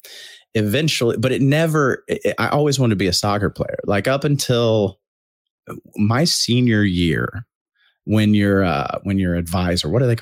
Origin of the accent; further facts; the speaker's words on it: Alexandria, Indiana, United States; also born or lived in New Castle; I was born and raised in Alexandria, Indiana. And then 7th grade, we moved to Newcastle, Indiana.